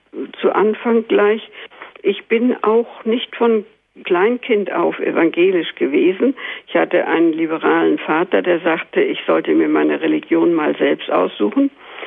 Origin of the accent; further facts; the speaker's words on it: Hamburg, Germany; ich stamme ja aus Hamburg und war damals auf dem Lande evakuiert